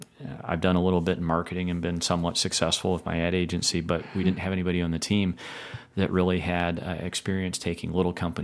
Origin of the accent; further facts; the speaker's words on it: Muncie, Indiana, United States; You know, I was born here in Indiana. I'm from Muncie